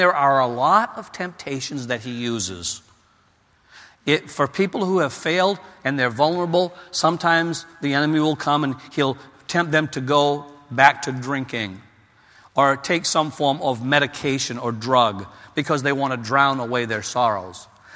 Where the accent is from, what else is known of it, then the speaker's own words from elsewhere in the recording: Maine, United States; I was brought up in Maine, as far east as you can get in the United States.